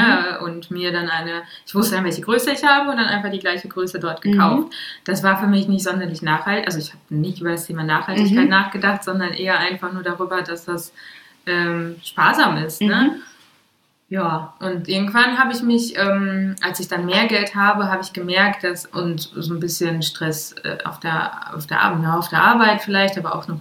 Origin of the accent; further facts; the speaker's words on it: Latvia; now in Germany; also wir sind ja aus Lettland hier hingezogen, haben auch relativ lange in einer Notwohnung gewohnt